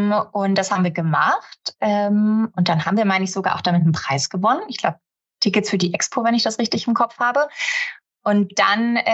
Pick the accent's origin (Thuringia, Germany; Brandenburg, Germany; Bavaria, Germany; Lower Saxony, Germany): Lower Saxony, Germany; Nordhorn; bei uns in Nordhorn, habe da so das erste Mal Radio gemacht.